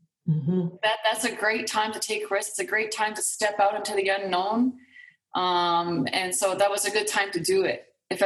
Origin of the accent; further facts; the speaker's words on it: Ottawa, Ontario, Canada; moved away as an adult; I grew up in Ottawa, but I left alone, difficult family background. So I moved to Toronto after high school at 19 alone and lived in a rooming house.